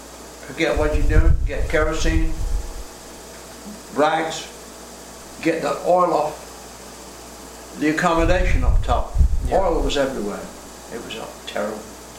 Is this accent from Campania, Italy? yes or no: yes; Naples, Campania, Italy; now in Baltimore, United States; We came from Naples.